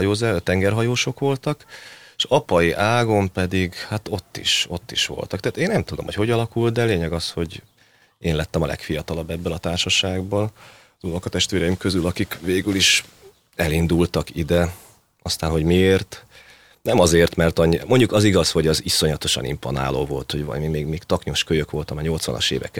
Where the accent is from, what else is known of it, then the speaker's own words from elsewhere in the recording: Tab, Somogy, Hungary; born there; Én Tabon születtem, ez a Tab, ez egy kisváros, ami a Balaton déli partjához van nagyon-nagyon közel, és édesanyai ágam azok siófokiak voltak